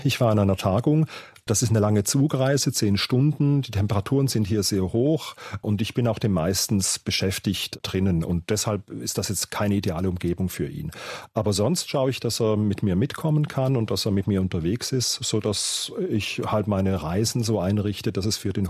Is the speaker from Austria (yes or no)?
no; Switzerland; accent: Swiss German; first language Swiss German; German is a second language; dass ich in der Schweiz unterrichte. Das heißt, meine Muttersprache ist Schweizerdeutsch.